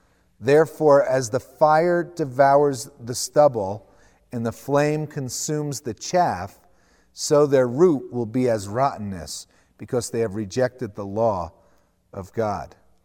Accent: New Jersey, United States; I grew up in New Jersey, the Garden State, and I never saw a cow until I was like 15 or so.

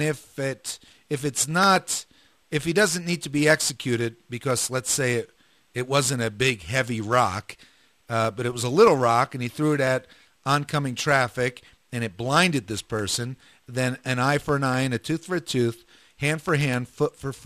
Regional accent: New Jersey, United States; At least that's when I grew up in New Jersey. We went across the street and we had the woods.

